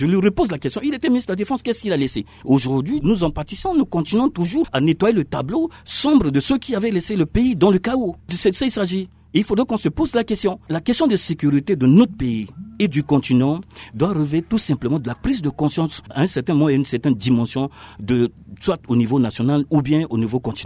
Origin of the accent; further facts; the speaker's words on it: Central African Republic; Nous sommes tous des Centrafricains.